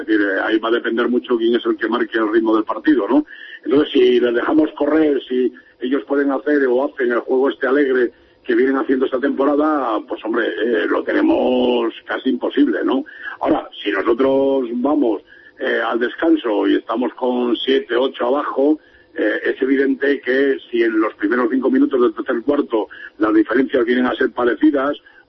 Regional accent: Cantabria, Spain; del mismo Cantabria, ¿no? Que es de donde soy yo

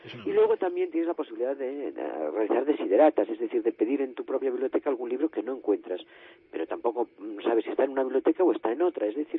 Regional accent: Madrid, Community of Madrid, Spain; la verdad es que los madrileños leemos cada vez más

